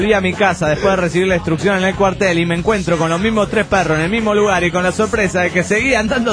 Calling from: Golden, Colorado, United States; de Golden, Colorado.

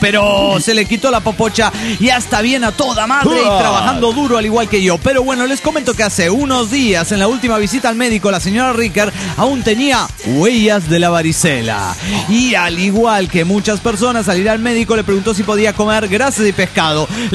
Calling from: Escobedo, Nuevo León, Mexico; Hola, ¿qué tal? … de Escobedo, Nuevo León, México.

